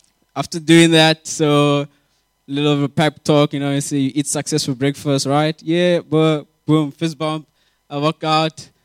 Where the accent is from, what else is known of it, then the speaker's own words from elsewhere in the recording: North West, South Africa; I grew up in the Northwest. I came to Cape Town to study engineering.